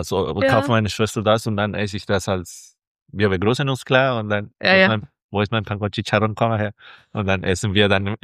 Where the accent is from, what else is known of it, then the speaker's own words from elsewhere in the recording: Callao, Peru; German is a second language; now in Germany; Und das kauft man in Callao, wo ich herkomme, in eine ganz große Markthalle.